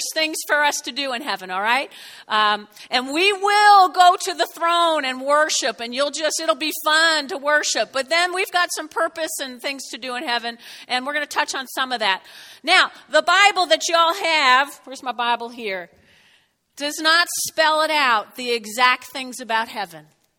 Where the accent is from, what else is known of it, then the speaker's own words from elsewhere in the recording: New Jersey, United States; I'm from Jersey. You should hear mine.